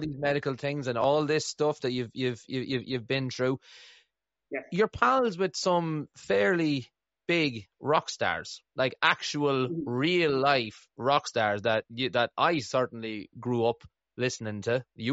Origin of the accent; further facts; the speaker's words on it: Ireland; Obviously enough, I'm Irish